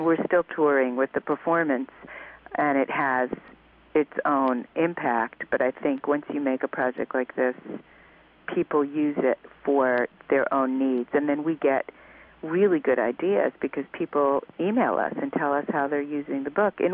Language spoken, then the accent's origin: English; United States; because I grew up in America, you know, and I grew up watching TV